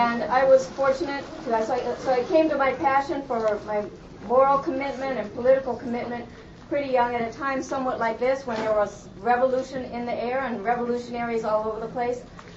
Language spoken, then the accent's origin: English; Chicago, Illinois, United States; I'm from Chicago.